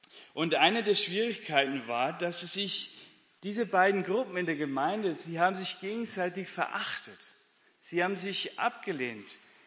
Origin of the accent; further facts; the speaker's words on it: Bavaria, Germany; born there; Also ich bin in Bayern geboren